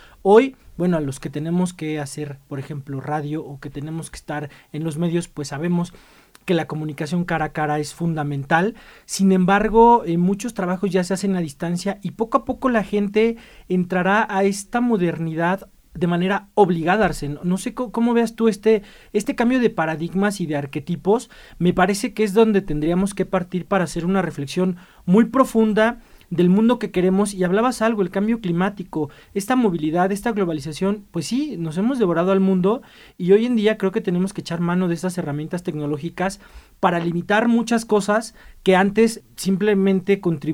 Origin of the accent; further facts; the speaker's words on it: Mexico; Muchas veces, pues, como mexicanos queremos ser o estadounidenses o nos sentimos con raíces europeas porque, bueno, nos colonizaron, ¿no?